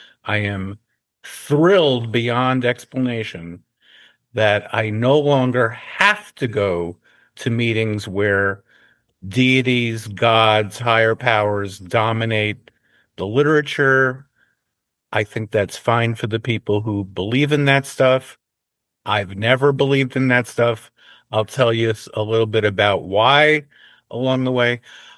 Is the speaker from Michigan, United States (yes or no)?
no; New York City, New York, United States; I grew up in New York City in the 1960s